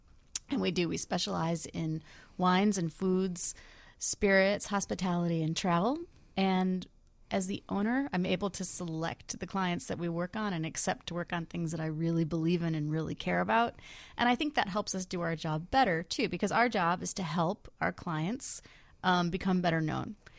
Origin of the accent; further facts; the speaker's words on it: Michigan, United States; But I'm from Michigan, so I'm here celebrating the 4th of July with my family.